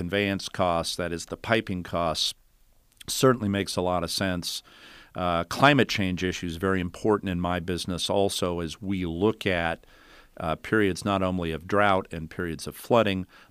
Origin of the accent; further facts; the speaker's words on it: Nevada, Iowa, United States; Larry is calling from my hometown. I'm a Nevadan, not to be confused with a Nevadan.